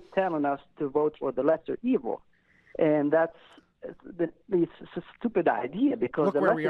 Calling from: Baghdad, Baghdad Governorate, Iraq; Hey, I'm calling from Baghdad, Iraq.

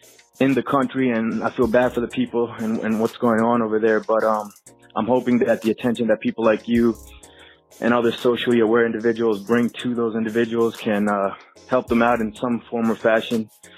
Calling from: Philadelphia, Pennsylvania, United States; I'm calling from Philly.

